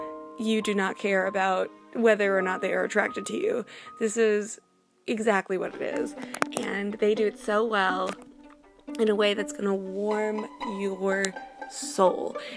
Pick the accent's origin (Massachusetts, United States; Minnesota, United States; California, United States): Massachusetts, United States; Boston; I am born and bred in Boston, Massachusetts, and I'm a chubster.